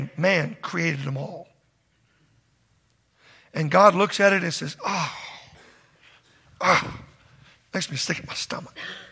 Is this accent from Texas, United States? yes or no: yes; Texas, United States; Well, I want you to know something. I'm from Texas. I've never even seen anything like that.